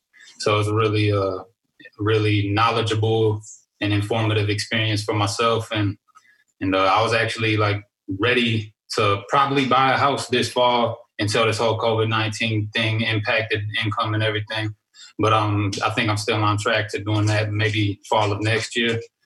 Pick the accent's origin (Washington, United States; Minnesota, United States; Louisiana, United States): Minnesota, United States; Minneapolis; I was born and raised in Minneapolis, South Minneapolis. And I'm a hip-hop artist, as you said. … But, yeah, born and raised in the Twin Cities here. I'm Ojibwe.